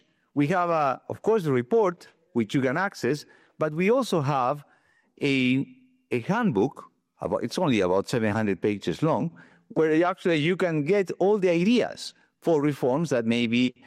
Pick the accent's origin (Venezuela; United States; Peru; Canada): Peru; I'm originally from Peru.